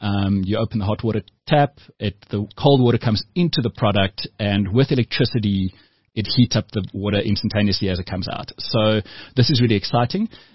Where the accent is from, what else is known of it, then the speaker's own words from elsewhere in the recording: South Africa; So the rest, we're all South African